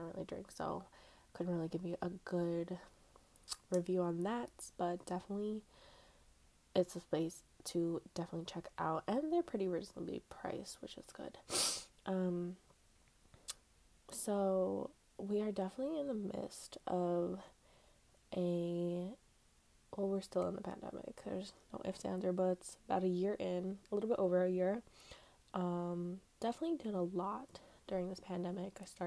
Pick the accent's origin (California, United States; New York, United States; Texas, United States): New York, United States; now in Queens, United States; I am 20 years old. I'm from New York, specifically Long Island, but I currently live in Queens with my mom.